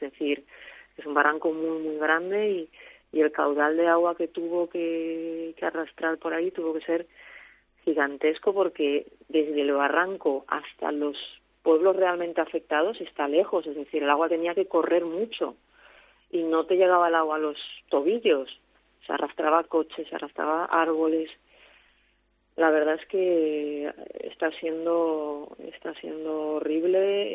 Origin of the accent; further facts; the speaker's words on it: Torrent, Valencian Community, Spain; O sea, yo soy de Torrente, que es el, un poco la sí, zona sí.